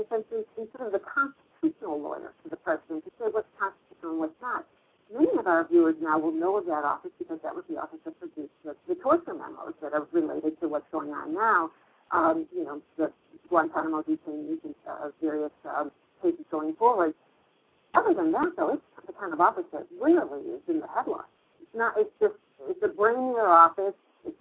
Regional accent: Chicago, Illinois, United States; Now, he's living in Chicago at the time, but he doesn't like Chicago. It's happened to be my hometown.

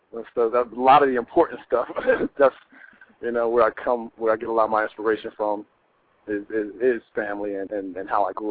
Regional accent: New Brunswick, New Jersey, United States; Yeah, born and raised in New Brunswick, New Jersey. I've been doing music most of my life.

